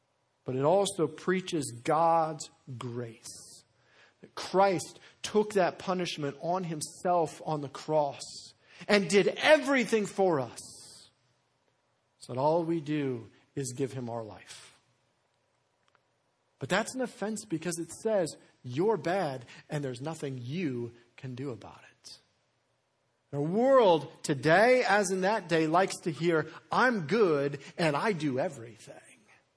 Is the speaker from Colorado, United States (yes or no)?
yes; Denver, Colorado, United States; I'm a Denver Broncos fan, born and raised in Denver. I love the Broncos.